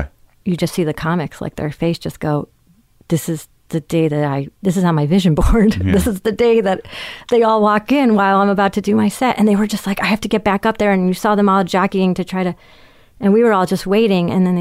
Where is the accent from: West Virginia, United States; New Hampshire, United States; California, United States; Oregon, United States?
California, United States; I mean, I'm from California.